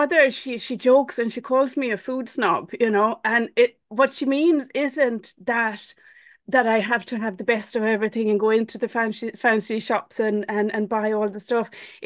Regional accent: Sweden; now in Cork, Ireland; to come from a little island in Sweden and ending up in little island in Ireland. So for me, growing up was idyllic. I don't think that we can use any other word for it. Very, very small island off the west coast of Sweden. No cars.

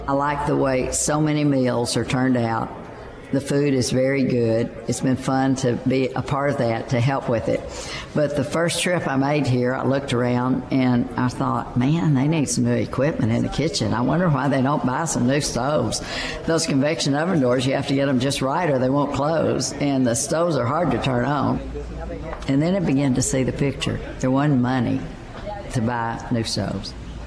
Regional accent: Benton, Arkansas, United States; I'm from Benton, Arkansas.

